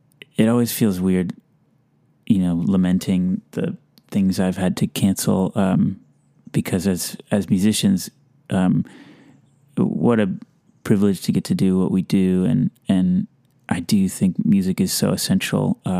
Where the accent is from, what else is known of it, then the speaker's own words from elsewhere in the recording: Delaware, United States; also born or lived in Western Massachusetts / upstate New York; I was born in Delaware and grew up on the campus of a school there that was nestled in a big expanse of farmland and forest.